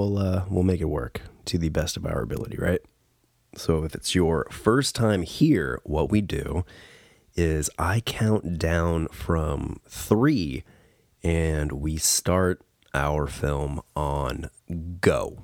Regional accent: San Diego, California, United States; And then I grew up in San Diego, so just, I know how to communicate using, like, street Spanish.

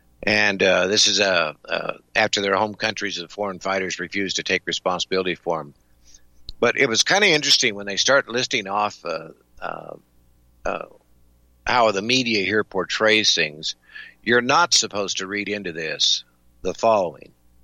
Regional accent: Las Vegas, Nevada, United States; Same thing when I grew up in Las Vegas. You know, all my friends were blacks, Hispanics, Koreans, Japanese, you know.

